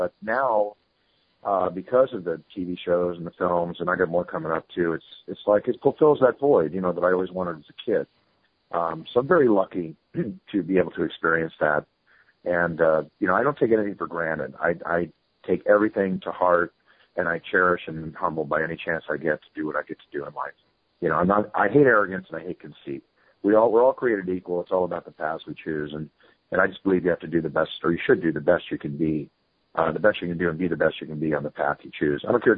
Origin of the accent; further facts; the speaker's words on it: Philadelphia, Pennsylvania, United States; Well, I grew up in Philadelphia as a kid, and I used to go to Atlantic City.